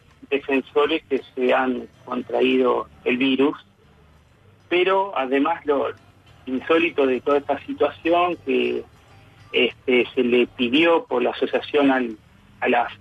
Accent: Tacuarembó, Uruguay; Exactamente, sí, estoy acá. Vivo acá hace unos cuantos años.

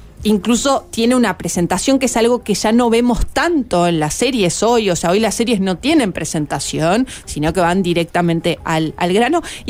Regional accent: Uruguay; nosotros, como uruguayos que somos

